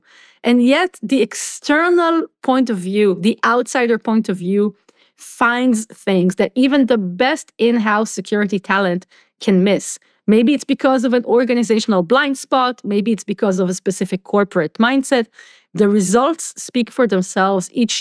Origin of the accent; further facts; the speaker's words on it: Israel; So for me, growing up in Israel